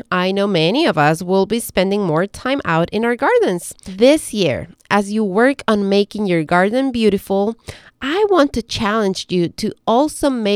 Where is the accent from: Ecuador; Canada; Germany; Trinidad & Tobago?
Ecuador; now in United States; I am originally from Ecuador, which is a beautiful country in South America that has lots of natural resources, but it does not have four seasons.